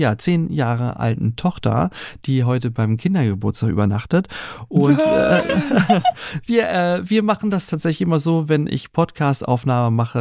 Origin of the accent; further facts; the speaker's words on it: Berlin, Germany; so ich bin ja sowieso schon hier als Berliner rechts und links gewohnt und mit Ellenbogen und auf der Füße gepette und so.